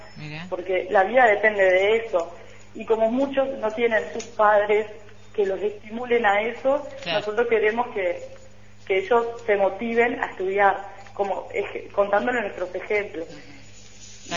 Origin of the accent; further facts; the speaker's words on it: Paysandú, Uruguay; now in Montevideo, Uruguay; Yo soy de Paysandú, pero por motivos de estudio me tuve que venir a Montevideo.